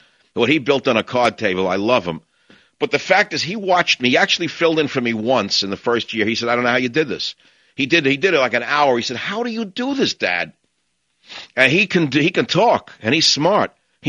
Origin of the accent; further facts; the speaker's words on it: Bronx, New York, United States; And I didn't know, you know, a kid in the Bronx, what's Hermosa Beach? The names from Los Angeles to a kid from New York were very exotic.